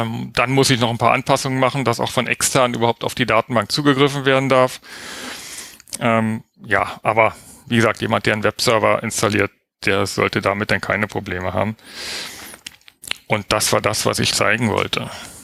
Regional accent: Baden-Württemberg, Germany; Also ich komme ja aus Baden-Württemberg, wir haben keinen Open Data oder so

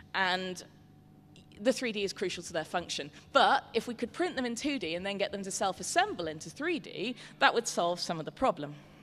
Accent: United Kingdom; As a British person, I feel a little bit unsure about this

